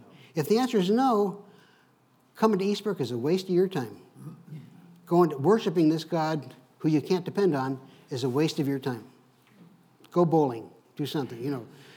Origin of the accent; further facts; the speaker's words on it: United States; You know, I grew up with Jewish people. I grew up outside New York City.